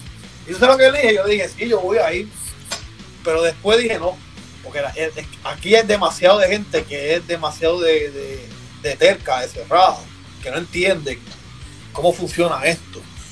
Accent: Levittown, Puerto Rico; Yo me crié en Levitown toda mi vida.

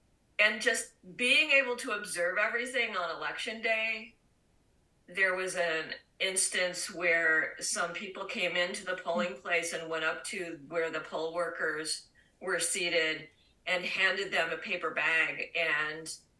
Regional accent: Chicago, Illinois, United States; also born or lived in Canada; And when I was little, we moved from the Chicago area to Canada, and we lived there for 5 years, and then we came back.

